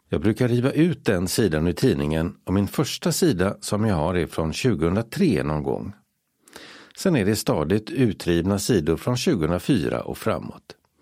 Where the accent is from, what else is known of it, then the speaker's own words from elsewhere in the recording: Malmö, Skåne, Sweden; Jag är född och uppvuxen i Malmö och bor numera på Jägersro. Men jag växte upp runt Nobeltorget, så där känner jag mig allra mest hemma.